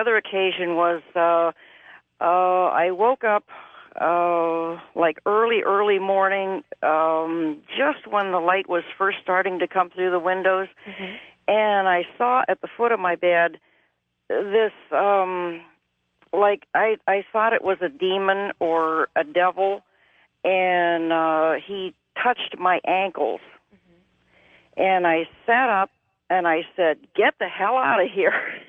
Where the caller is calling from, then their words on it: Ashtabula, Ohio, United States; from Ashtabula, Ohio.